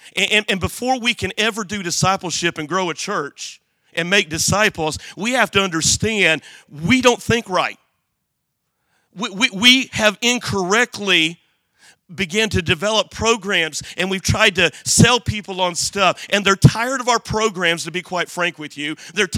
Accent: Illinois, United States; And so I grew up in Southern Illinois, Uncle David, and all of those kind of stories and growing up.

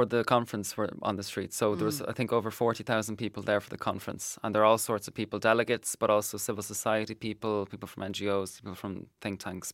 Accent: Scotland, United Kingdom; I am Scottish, though. My father's Scottish, so that's home.

